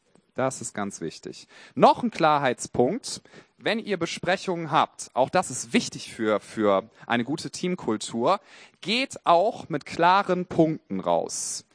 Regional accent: Hamburg, Germany; Und dann zu sagen, ja, ich komme aus Hamburg, ne?

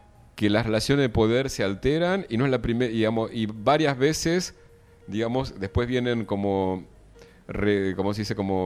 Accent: Argentina; Soy argentino, okay, pero ¿qué quiere decir ser argentino?

